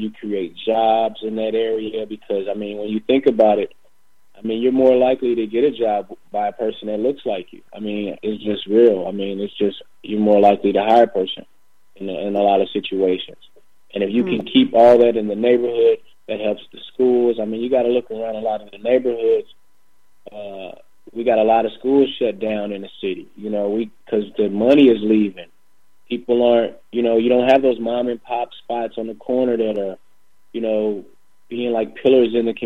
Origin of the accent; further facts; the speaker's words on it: Walnut Park, Missouri, United States; But prior to that, I'm actually from, I grew up in Walnut Park and in Country Club Hills. So between those two areas.